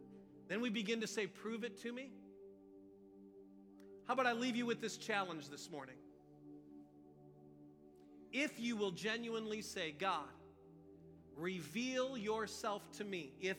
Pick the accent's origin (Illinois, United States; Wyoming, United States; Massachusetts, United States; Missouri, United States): Missouri, United States; I'm from Missouri. That state is called the Show Me State because it's full of a bunch of cynical skeptics. Fun place to grow up.